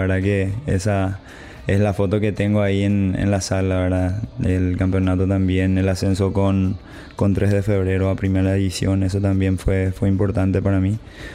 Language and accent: Spanish; Juan E. O'Leary, Alto Paraná, Paraguay; also born or lived in Ciudad del Este; yo soy de Alto Paraná, una ciudad cercana a Ciudad del Este, se llama Juan Oleari, pero prácticamente viví mucho tiempo ahí en Ciudad del Este